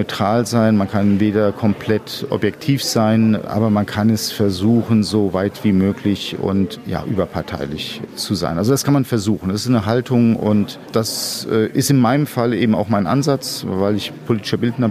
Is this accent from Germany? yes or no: yes; Mainz, Rhineland-Palatinate, Germany; ich komme aus Mainz